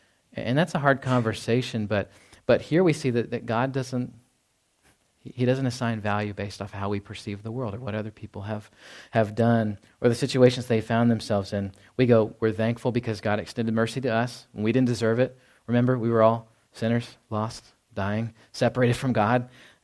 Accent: Fort Worth, Texas, United States; So I grew up in Dallas, Fort Worth. We would go to downtown Fort Worth area

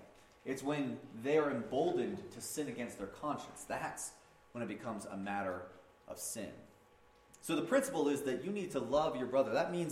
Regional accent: United States; where I'm an American. I've got these rights.

